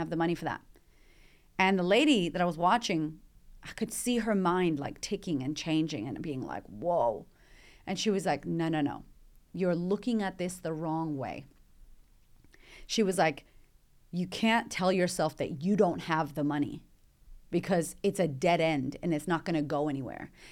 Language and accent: English; United States; now in Australia; But here in Australia, which is a super rich country, and like as an American, I'm like, Australia's rich.